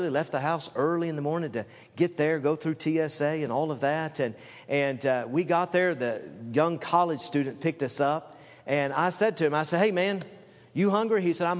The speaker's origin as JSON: {"language": "English", "region": "the South", "country": "United States", "tie": "born or raised there", "said": "When I grew up in the South, you had to go to Atlanta to go anywhere."}